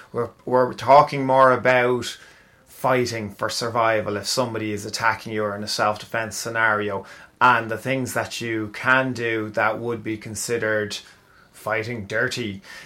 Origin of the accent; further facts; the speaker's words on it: Ireland; So, of course, being Irish, I immediately went, hang on a second